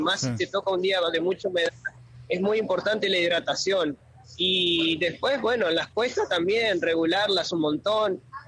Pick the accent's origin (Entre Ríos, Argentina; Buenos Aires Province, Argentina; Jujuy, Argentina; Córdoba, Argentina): Entre Ríos, Argentina; Paraná; Soy de Paraná, entreno en la costanera, así que bueno, el circuito lo sé